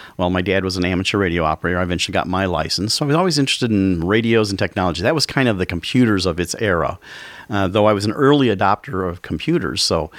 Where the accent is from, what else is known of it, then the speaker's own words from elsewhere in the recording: Highland, Indiana, United States; now in Chesterton, United States; Well, I grew up in Highland. I was actually a lifelong resident until 2015 when I moved to Chesterton.